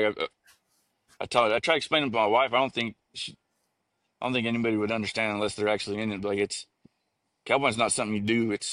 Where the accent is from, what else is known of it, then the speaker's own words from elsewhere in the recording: California, United States; also born or lived in Alamosa, Colorado; We moved back to California. I was born in Alamosa, Colorado. We moved back to California